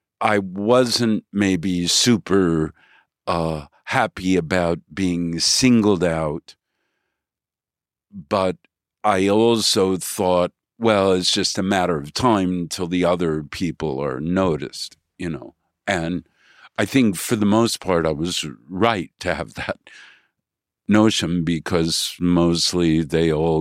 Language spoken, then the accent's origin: English; Chicago, Illinois, United States; But I was very happy in Chicago.